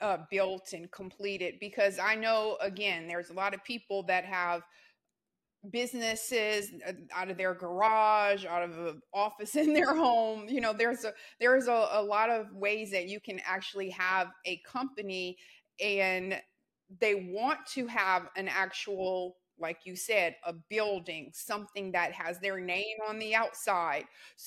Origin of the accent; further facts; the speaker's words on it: Louisiana, United States; because I'm from Louisiana, so it was like a club song back when it first came out.